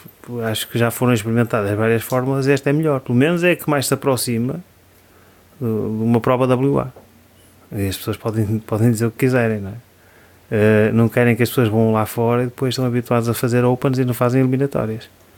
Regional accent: Portugal; Mas isso tens um problema, porque nós somos portugueses.

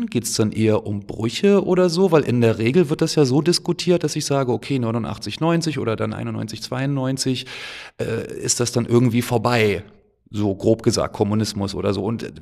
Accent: Germany; born there; ich bin geboren in der DDR zum Beispiel, ich war 2 Jahre alt, als das Ganze dann zu Ende war

